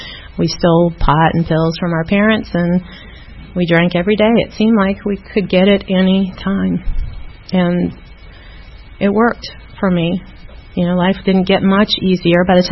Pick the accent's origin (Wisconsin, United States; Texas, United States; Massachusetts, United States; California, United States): Wisconsin, United States; Milwaukee; born there; I was born in Milwaukee, Wisconsin, to a young mother. My parents were 17 and 19, I think, when I was born.